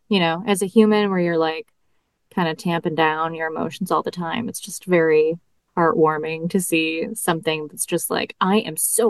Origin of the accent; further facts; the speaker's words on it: Chicago, Illinois, United States; I'm from Chicago, and like most of the time when I was growing up, the Sox were better, I think, than the Cubs.